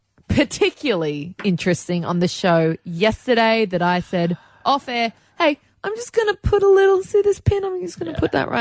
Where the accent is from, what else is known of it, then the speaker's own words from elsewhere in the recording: Australia; you can see exactly where our taxes as an Australian have gone towards?